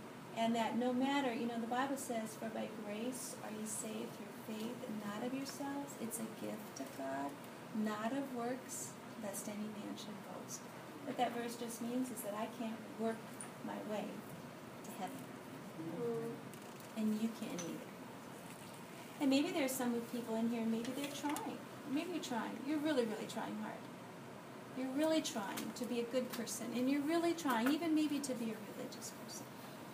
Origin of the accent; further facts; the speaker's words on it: Minnesota, United States; I grew up in Minnesota.